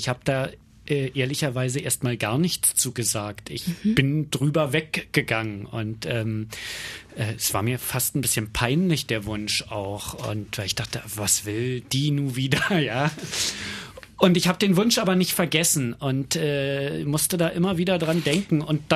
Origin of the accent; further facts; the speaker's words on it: Germany; Ich bin Deutscher, ich bin in der Verantwortung dieses Landes.